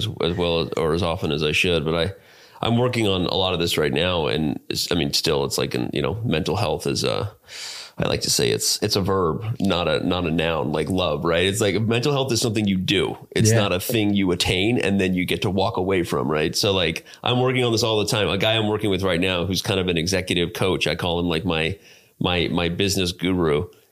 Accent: Tonto Village, Arizona, United States; So I grew up in Arizona, a small town in Arizona called Tonto Village. I was born in Mesa, Arizona, East Valley, shout out to East Valley people. But then I grew up in a small town in Arizona.

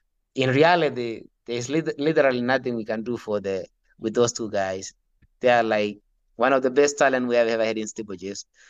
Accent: Kenya; born there; So I know I was born in Kenya. I never trained in Kenya.

